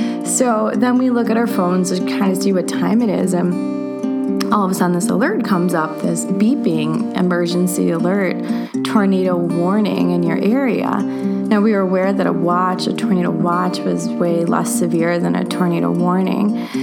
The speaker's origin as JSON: {"language": "English", "town": "Buffalo", "region": "New York", "country": "United States", "said": "We had the windows open because we're from Buffalo"}